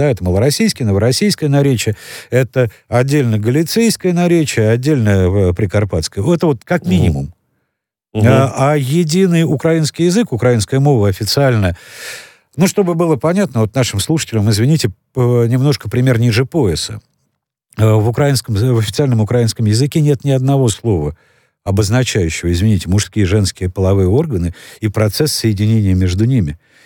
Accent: Moscow, Russia; also born or lived in Ural; Я казак. По маме для меня это вот так получилось. Для меня это воспитание в казачьей станице на Урале, для коренного москвича в Яицкой станице, это было, ну, важно очень.

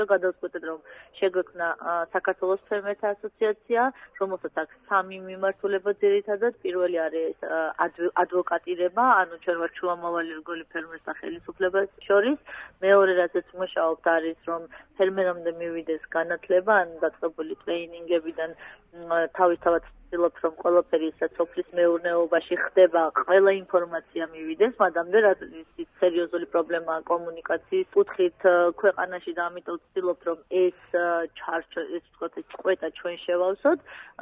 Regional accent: Tbilisi, Georgia; ზოგადად თბილისში ნამდვილად დავიბადე, გავიზარდა, არც სოფელი არ მქონია.

